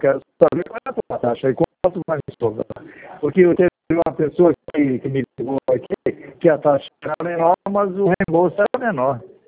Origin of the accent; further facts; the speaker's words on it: Santos, São Paulo, Brazil; Sou de Santa.